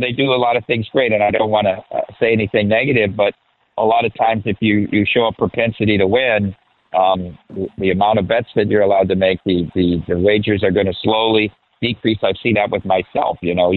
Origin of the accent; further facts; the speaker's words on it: Iowa, United States; I like to see snow. I'm from Iowa, so we're here at the Union Station Hotel